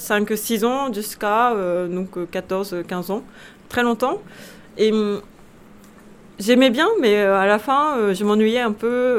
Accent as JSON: {"language": "French", "country": "Japan", "tie": "born or raised there", "second_language": "French", "moved": "as an adult", "lives_now": "France", "said": "ça fait 13 ans ou 14 ans que je suis en France. Et je suis japonaise, je suis née au Japon, j'ai grandi au Japon, mais je suis arrivée en France quand j'avais 22 ans."}